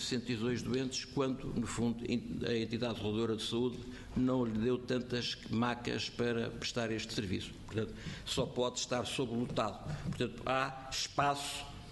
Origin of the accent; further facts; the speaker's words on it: Portugal; Eu sou português, nós somos portugueses, nós somos portugueses. Eu pago os meus impostos em Portugal. Eu conheço a minha região.